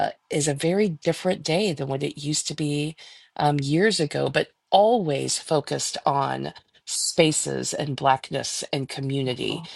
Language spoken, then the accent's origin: English; the South, United States; So, you know, I'm from the South. I spent a good portion of my time in the South when I was growing up.